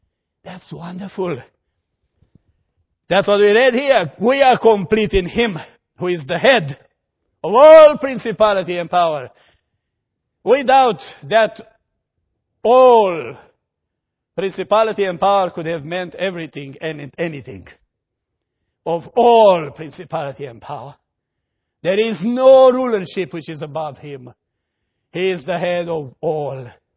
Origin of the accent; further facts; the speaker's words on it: Australia; When things go well, I'm an Aussie.